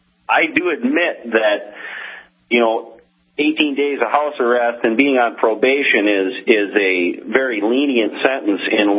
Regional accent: Minneapolis, Minnesota, United States; they're 21 years of growing up in North Minneapolis and being around, people that are supposedly, gangsters and things like this.

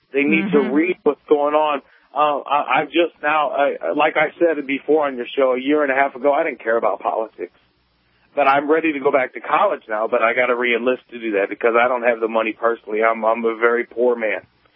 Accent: Missouri, United States; The prison in Illinois, well, I'm from Missouri.

